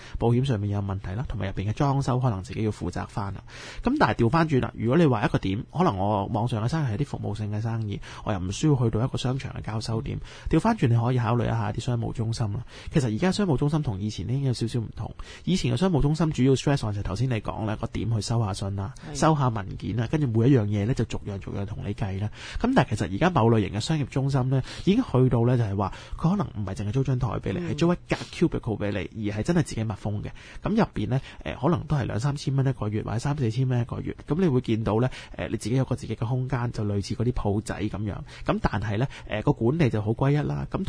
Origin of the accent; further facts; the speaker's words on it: Hong Kong; 尤其是我哋香港人咧，始终都系即系东方人咧，都系有一种传统啲嘅观感